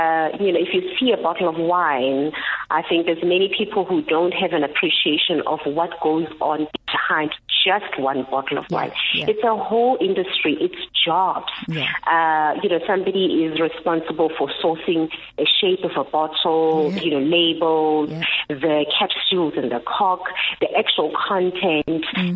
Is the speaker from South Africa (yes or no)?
yes; South Africa; And as proudly South African, we then, you know, we are a member-based campaign.